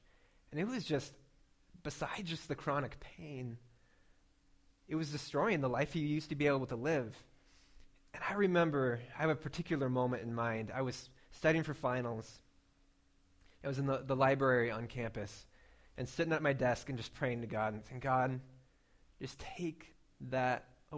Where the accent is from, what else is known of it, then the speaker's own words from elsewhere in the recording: Alaska, United States; because I grew up in Alaska, and so there's not a lot of freeways going into Alaska.